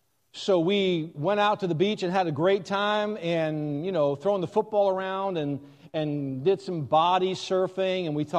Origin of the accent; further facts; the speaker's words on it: Gulf Coast, United States; I grew up on the Gulf Coast, and it's like you can go 20 miles out and still stand.